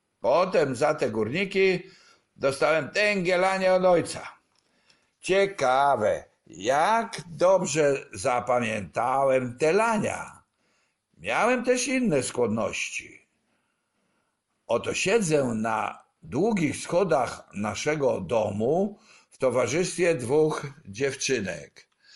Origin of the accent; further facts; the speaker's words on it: Chełmża, Kuyavian-Pomeranian Voivodeship, Poland; also born or lived in Wielebnów; Wszystko to działo się w Chełmży na Pomorzu. Przeprowadziliśmy się tam w 1948 z Wielebnowa, który był wioską pod Kielcami.